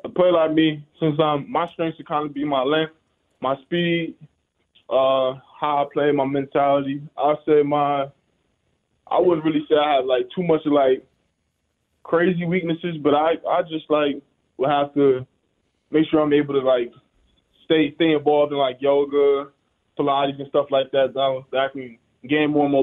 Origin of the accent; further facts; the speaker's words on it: New York, United States; My favorite team growing up, I mean, I'm from New York. My dad was a big Giants fan.